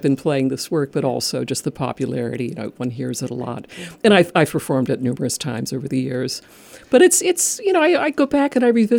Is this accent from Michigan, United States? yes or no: no; Illinois, United States; also born or lived in New York City / Boston / Belgium; now in Connecticut, United States; but I hail originally from the Midwest. I'm from Illinois many, many years back, but I've lived principally in New York City over the years, although I've lived in the Boston area